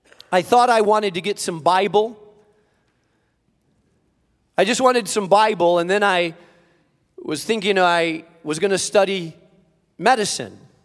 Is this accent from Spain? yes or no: yes; Spain; I grew up in Spain.